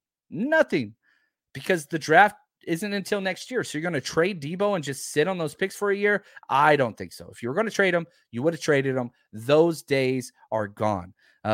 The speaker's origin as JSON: {"language": "English", "region": "Texas", "country": "United States", "said": "I'm from Dallas-Fort Worth."}